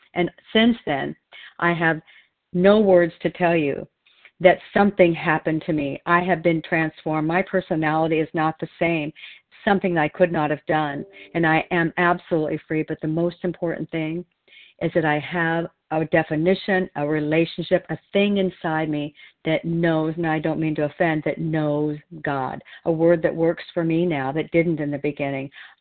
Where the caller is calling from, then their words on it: Oregon, United States; I'm a recovered compulsive overeater, and I'm calling from Oregon this morning.